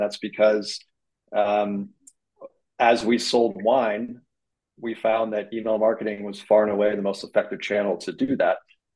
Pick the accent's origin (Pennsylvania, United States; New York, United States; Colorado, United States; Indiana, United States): Indiana, United States; Indianapolis; born there; I was born in Indianapolis originally. Like to claim my Midwest roots.